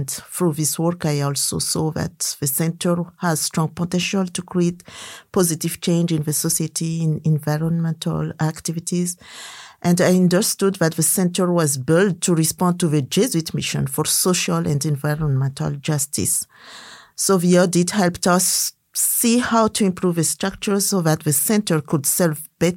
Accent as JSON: {"language": "English", "country": "Madagascar", "said": "I come from Madagascar."}